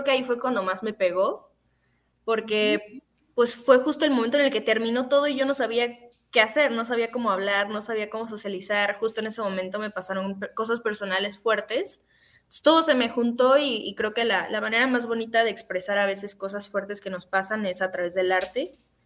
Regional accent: Cancún, Quintana Roo, Mexico; also born or lived in Mérida; now in Mexico City, Mexico; Pues yo soy de aquí, de México, pero viví toda mi vida en Cancún. Después me fui a Mérida y después acabo de llegar aquí hace un año a México de nuevo.

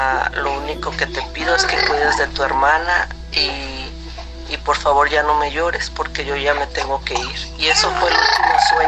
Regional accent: Puebla, Mexico; now in Kansas City, United States; Y les saludo desde aquí de Kansas City, Missouri, pero soy de Puebla, México.

